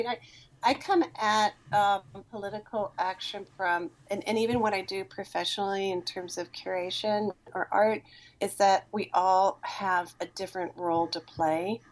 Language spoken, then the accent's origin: English; Oklahoma, United States; just because I'm from Oklahoma, like with Creeks and Choctaws, that kind of call and response thing.